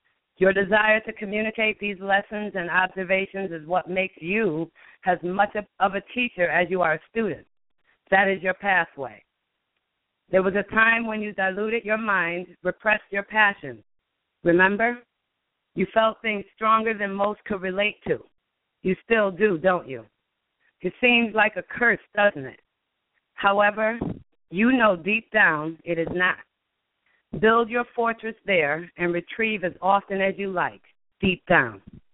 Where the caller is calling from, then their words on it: Connecticut, United States; calling from Connecticut.